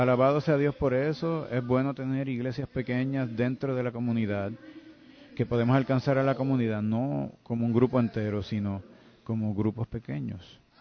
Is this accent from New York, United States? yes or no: yes; New York, United States; Mi crianza, ustedes saben que soy de Nueva York.